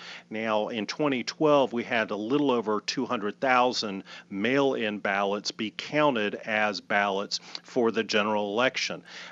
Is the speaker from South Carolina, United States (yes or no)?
yes; Clemson, South Carolina, United States; I mean, Tobacco Road, I grew up in Clemson, and I was a loyal ACC basketball fan.